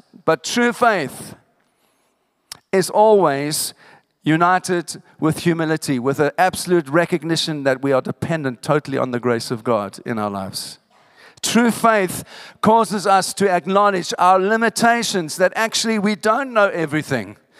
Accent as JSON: {"language": "English", "country": "South Africa", "said": "I come from Africa when apartheid was at its height and Mandela was in prison."}